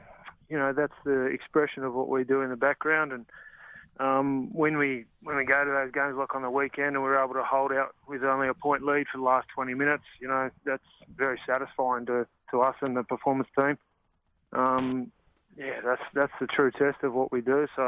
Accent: Sydney, New South Wales, Australia; I played rugby growing up in Sydney

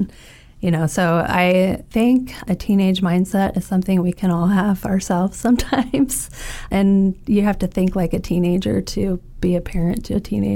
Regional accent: Illinois, United States; When I was growing up in Effingham County, Lakeland College was our local community college.

